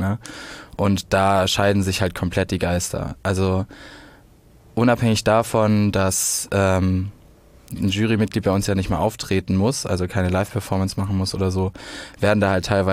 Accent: Baden-Württemberg, Germany; Ich komme ja aus dem Schwabenland und im Schwabenland sagt man ja auch, Fragen kostet nichts.

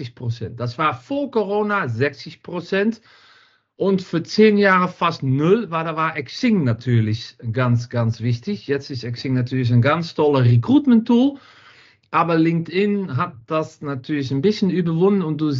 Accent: Netherlands; German is a second language; now in Düsseldorf, Germany; Ich komme aus Holland, wohne seit 7 Jahren in Düsseldorf. Bin sehr auch sehr glücklich hier und bin mit einem Deutschen verheiratet

